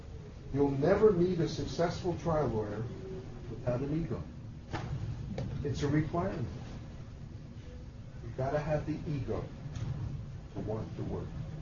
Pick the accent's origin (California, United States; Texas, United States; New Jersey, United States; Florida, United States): New Jersey, United States; Newark; And a buddy of mine who I grew up with in the South Ward of Newark, we've been friends for many, many years.